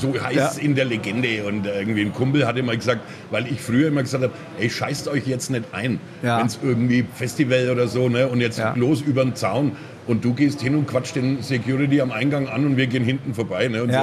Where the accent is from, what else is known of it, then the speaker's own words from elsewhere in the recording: Nuremberg, Bavaria, Germany; natürlich bin Nürnberger